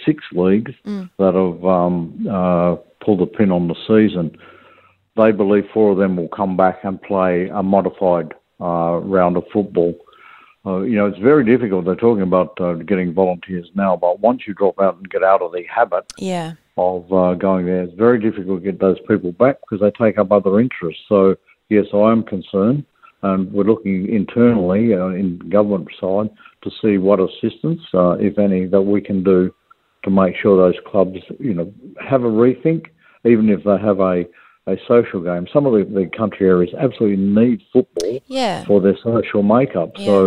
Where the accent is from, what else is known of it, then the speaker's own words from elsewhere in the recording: Collie, Western Australia, Australia; But back into my hometown, Collie, because we have a stable workforce in the mining industry, we haven't felt anywhere near the pressures that other towns have.